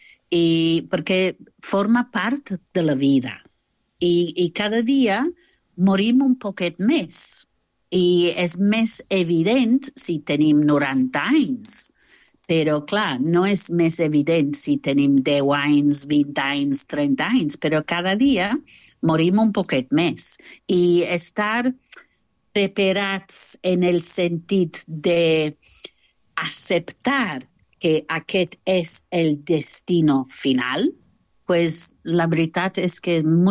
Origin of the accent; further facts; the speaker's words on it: United Kingdom; Catalan is a second language; now in Binissalem, Spain; jo sóc una britànica que visc a Binissalem.